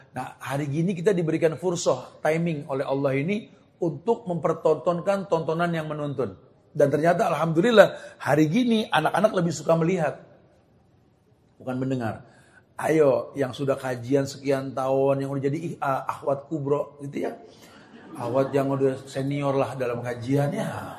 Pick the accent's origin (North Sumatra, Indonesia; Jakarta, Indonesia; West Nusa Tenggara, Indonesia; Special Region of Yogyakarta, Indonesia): Jakarta, Indonesia; Saya kan gede di selatan, di daerah Kebayoran sana kan ya.